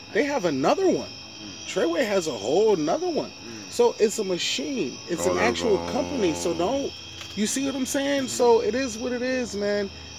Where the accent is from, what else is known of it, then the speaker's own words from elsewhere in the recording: Hartford, Connecticut, United States; I'm from Hartford, Connecticut.